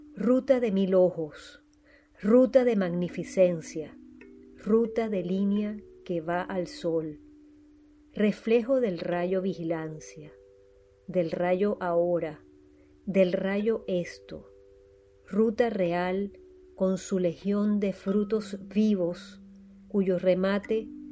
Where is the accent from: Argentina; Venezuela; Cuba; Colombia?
Venezuela; now in Boston, United States; de Venezuela. Actualmente vivo en Boston.